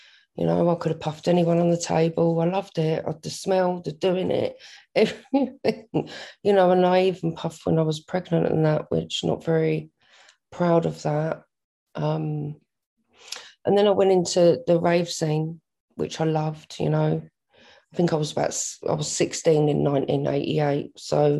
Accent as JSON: {"language": "English", "town": "Tulse Hill", "region": "London", "country": "United Kingdom", "tie": "born or raised there", "said": "I grew up in South London in Tulse Hill."}